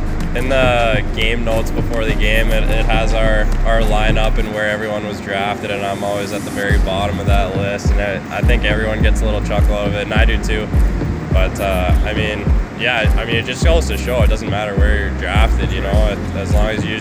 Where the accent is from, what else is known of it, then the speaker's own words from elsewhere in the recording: Calgary, Alberta, Canada; If I had second choice, probably be the Flames, just because they're my hometown team.